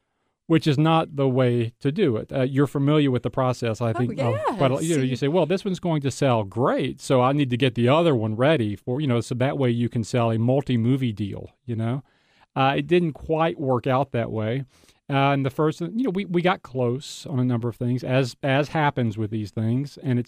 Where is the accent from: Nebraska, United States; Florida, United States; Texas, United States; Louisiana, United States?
Louisiana, United States; I grew up on the Louisiana-Arkansas border. My maternal grandmother lived just across the border in Columbia County, where most of these stories take place, and I lived on the Louisiana side, my parents.